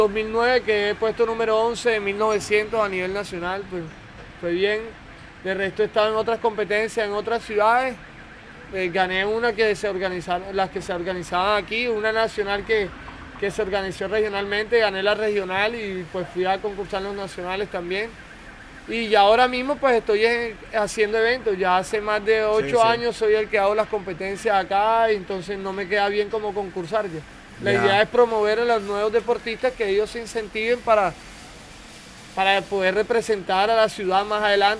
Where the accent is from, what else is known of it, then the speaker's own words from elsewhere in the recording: Barranquilla, Atlántico, Colombia; Que si se nota que soy barranquillero.